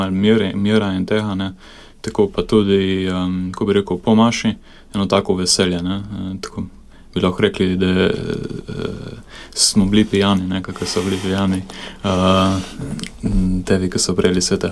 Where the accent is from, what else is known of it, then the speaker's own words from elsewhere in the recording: Vipava, Gorizia, Slovenia; Prihajam prav iz Vipave, iz Trha. No, Vipava nikoli ni bila ne vas, ne mesto, ampak en trh.